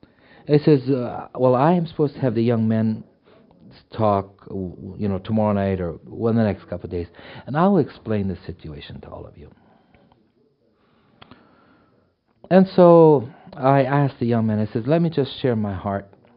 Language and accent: English; Canada; Which I cringe at, not because I'm a Canadian.